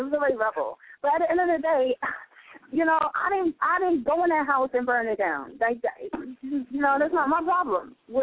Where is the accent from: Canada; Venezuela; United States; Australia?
United States; Bronx, New York; also born or lived in Harlem; Yes, I'm in Harlem, but I was born and raised in the Bronx. I came to Harlem. I grew up in Harlem. I went to high school in Harlem.